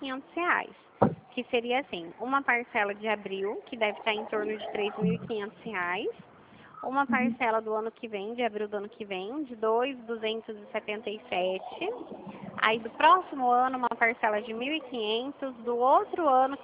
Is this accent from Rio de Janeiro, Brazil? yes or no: no; Dracena, São Paulo, Brazil; Não, não sou de Curitiba. Eu sou de Dracena, fica aqui em São Paulo.